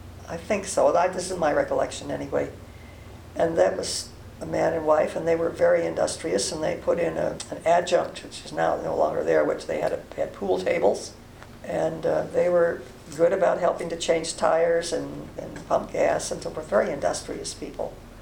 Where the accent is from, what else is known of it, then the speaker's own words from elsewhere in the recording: California, United States; we came from an urban area, and I came from Marin County originally